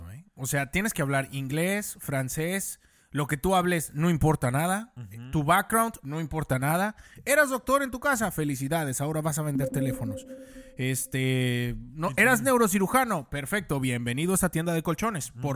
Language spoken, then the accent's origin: Spanish; Mexico; como inmigrante mexicano